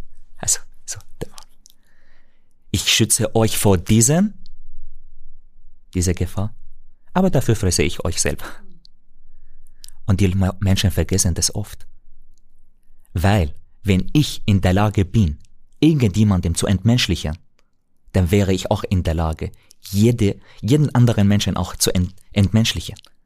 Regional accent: Damascus, Syria; now in Austria; Aber ich bin in Syrien, in Damaskus geboren und aufgewachsen.

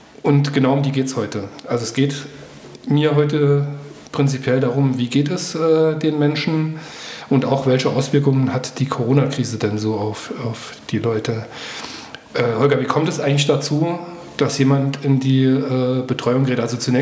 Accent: Homburg, Saarland, Germany

